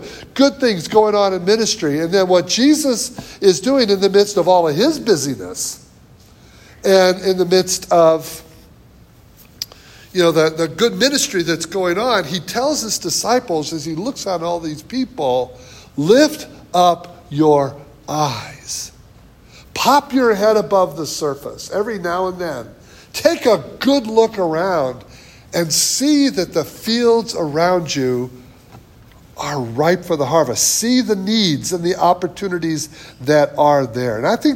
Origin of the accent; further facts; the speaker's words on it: Michigan, United States; moved away as an adult; now in Chicago, United States; I grew up in Michigan. It's my home state. Graduated from the University of Michigan. I went to seminary in the Boston area. A few years in Virginia as evangelism discipleship pastor. And then we moved almost 40 years ago to Chicago.